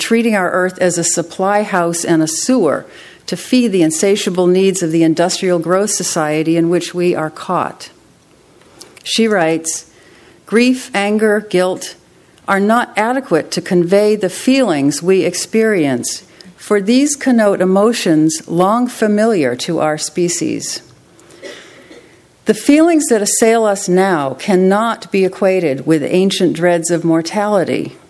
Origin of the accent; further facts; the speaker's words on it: Conway, New Hampshire, United States; I grew up in Conway, the village of Conway, not North Conway. Our house was at the Four Corners, the site of the one stoplight on Route 16.